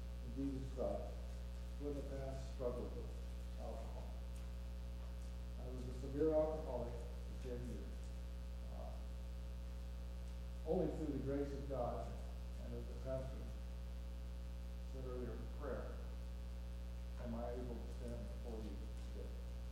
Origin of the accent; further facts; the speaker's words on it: Arizona, United States; I was brought up in the Southern Baptist Church in Arizona. My mother started churches.